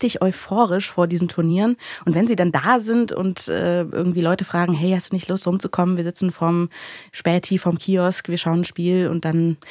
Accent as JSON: {"language": "German", "town": "Mainz", "region": "Rhineland-Palatinate", "country": "Germany", "tie": "born or raised there", "said": "Ja, tatsächlich, ich bin ja in Mainz aufgewachsen."}